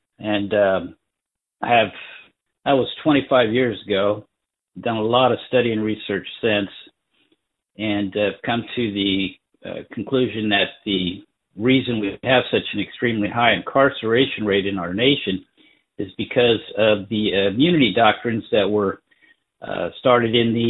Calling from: Texas, United States; I'm calling from Texas.

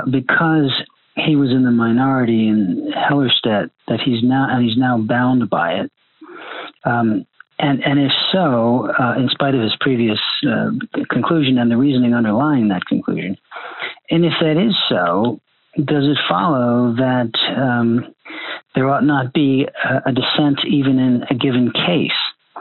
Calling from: Richmond, Virginia, United States; I'm calling from Richmond, Virginia

